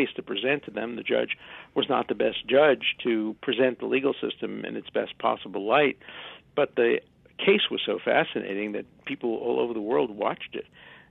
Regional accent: Brooklyn, New York, United States; I grew up in Brooklyn. So I'm an ordinary guy.

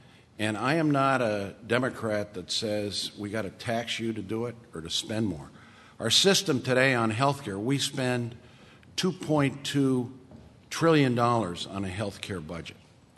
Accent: Mexico; I was raised in Mexico by a mother who only spoke Spanish to me. I was my father, when he spoke to me, spoke to me in English. Totally bicultural background.

